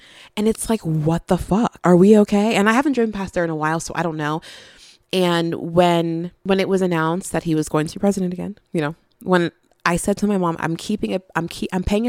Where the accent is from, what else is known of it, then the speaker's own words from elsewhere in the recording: New Jersey, United States; I fucking speak English because I was born and raised in New Jersey.